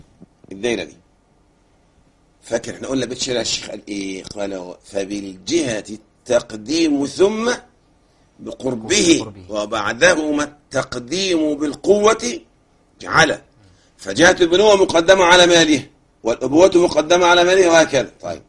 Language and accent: Arabic; Egypt